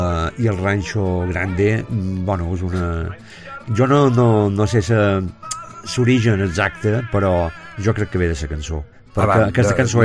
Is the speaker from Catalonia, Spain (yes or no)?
no; Ciutadella, Balearic Islands, Spain; born there; vaig néixer a Ciutadella, al carrer des de Gullador, número 34